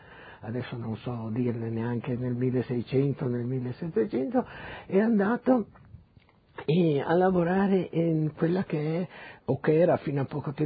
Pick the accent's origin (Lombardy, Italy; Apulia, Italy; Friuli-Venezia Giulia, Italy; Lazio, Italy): Friuli-Venezia Giulia, Italy; Udine; born there; mio padre è nato a Udine, io sono nato a Udine